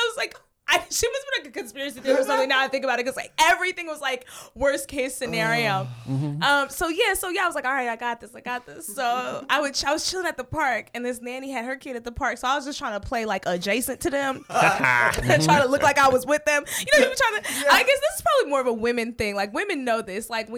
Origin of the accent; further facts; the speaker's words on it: Kemp, Texas, United States; So all like kind of North Texas, but like outside in the southern town called Kemp. which is super duper small.